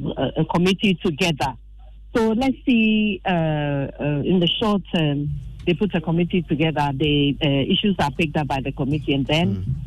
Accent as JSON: {"language": "English", "country": "Ghana", "said": "And for our own good as Ghanaian people, working people, let's suggest these and propose these restructuring"}